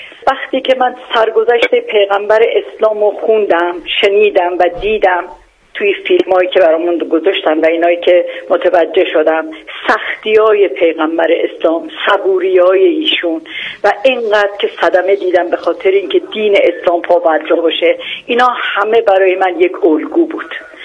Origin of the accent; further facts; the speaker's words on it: Tehran, Tehran Province, Iran; born there; بله، متولد تهران هستم.